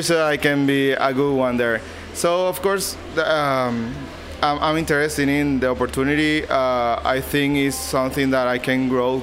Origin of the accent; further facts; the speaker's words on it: Venezuela; moved away as an adult; now in Miami, United States; I'm originally from Venezuela. And what I'm doing right now is just working at the hospitality industry. I just moved here to United States like 2 years ago. I'm new in Miami